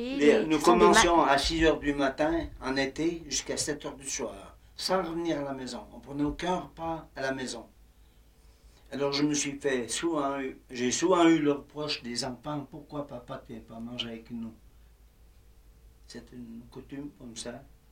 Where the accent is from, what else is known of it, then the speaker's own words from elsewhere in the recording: Écuvillens, Fribourg, Switzerland; moved away as an adult; now in Marsens, Switzerland; Eh bien, je suis originaire d'Écuviens, né en 1910, le 7e enfant d'une famille de 12 enfants, et j'ai vécu à la campagne jusqu'à l'âge de 26 ans, travailler du paysan.